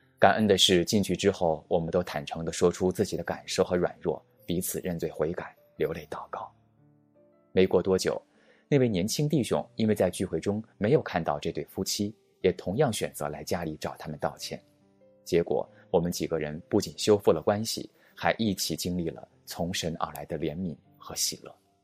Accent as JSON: {"language": "Chinese", "country": "Taiwan", "tie": "born or raised there", "also_born_or_lived": "United States", "said": "我虽然在美国出生，从小在台湾长大，但是我父母的家人都是从内地移民去香港的，姥姥姥爷是天津人，爷爷是重庆人，奶奶是海南岛人，而且我自己的妻子是青岛人。"}